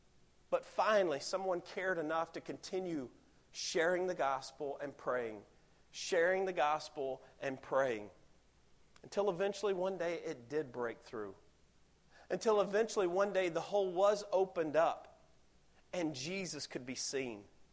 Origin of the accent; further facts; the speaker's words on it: Alabama, United States; Now, I'm from Alabama, and this is what we would call redneck ingenuity right here.